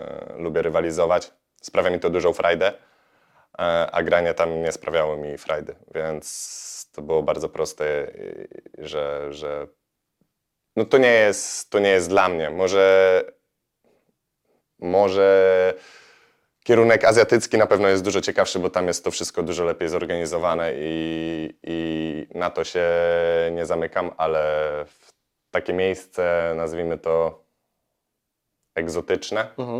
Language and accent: Polish; Warsaw, Masovian Voivodeship, Poland; bo ja jako warszawiak, przeprowadzając się na ukraińską wieś, no to jest duża dysproporcja.